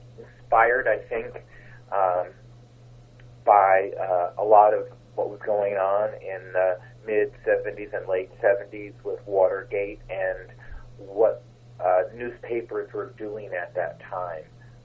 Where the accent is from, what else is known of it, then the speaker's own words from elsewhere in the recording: New Jersey, United States; I am a native of New Jersey. I was born in Somerville, and I grew up in Somerset County.